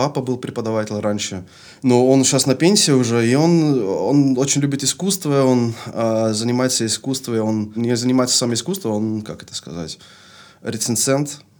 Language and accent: Russian; Leffinge, West Flanders, Belgium; Вообще я не вырос в Остенде, я вырос в деревне недалеко от Остенде, под названием Лаффинге. Моя мама там до сих пор живет